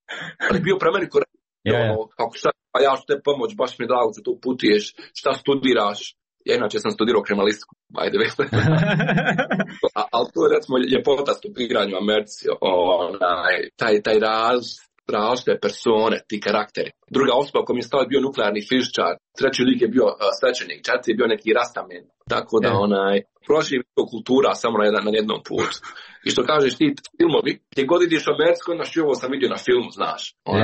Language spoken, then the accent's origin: Bosnian; Bosnia & Herzegovina; ja sam iz Bosne i Hercegovine